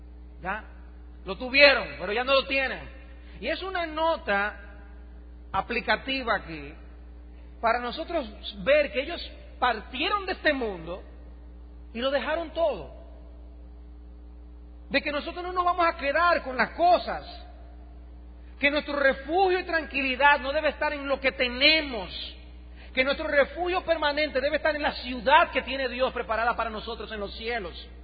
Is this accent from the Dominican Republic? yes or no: yes; Dominican Republic; nosotros como dominicanos tenemos malas costumbres